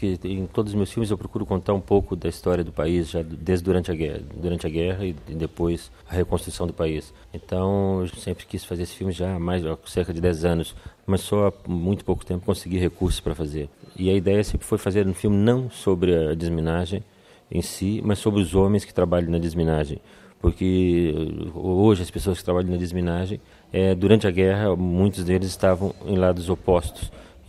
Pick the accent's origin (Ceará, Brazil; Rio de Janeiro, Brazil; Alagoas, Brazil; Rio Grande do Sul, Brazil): Rio Grande do Sul, Brazil; Porto Alegre; born there; moved away as an adult; also born or lived in Guinea-Bissau / Mozambique; Eu nasci em Porto Alegre, não é? Era jornalista antigamente, mas em 76 fui para a África. Primeiro trabalhei na Guiné-Bissau como jornalista